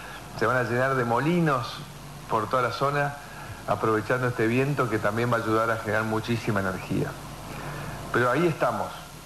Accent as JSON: {"language": "Spanish", "country": "Argentina", "said": "al ser parte de una gran familia, somos todos los argentinos"}